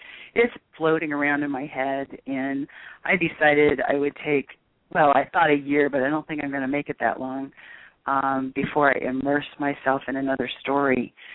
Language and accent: English; Ohio, United States; I grew up in Ohio.